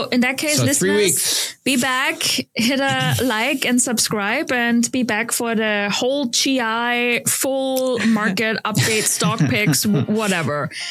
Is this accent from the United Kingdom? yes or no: no; Austria; English is a second language; Next week, I'm going to my home country, to Austria, to visit family and friends.